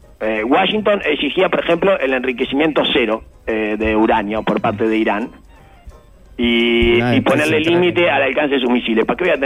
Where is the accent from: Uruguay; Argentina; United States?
Uruguay; Esos somos los uruguayos opinando de la guerra.